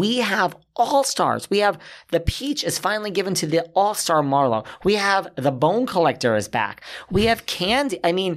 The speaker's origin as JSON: {"language": "English", "region": "New York", "country": "United States", "said": "I'm like you, like I'm a New Yorker."}